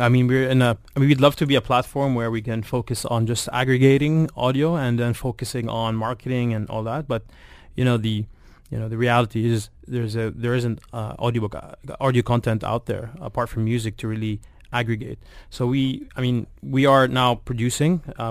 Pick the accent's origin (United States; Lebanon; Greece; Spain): Lebanon; also born or lived in Canada; I was up till the age of 10, I was raised in Canada, before moving back to Lebanon after our civil war.